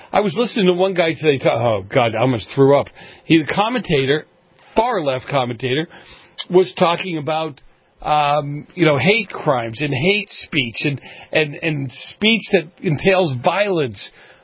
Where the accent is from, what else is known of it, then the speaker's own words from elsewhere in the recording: Boston, Massachusetts, United States; when I grew up in Boston, we used to jump under a desk.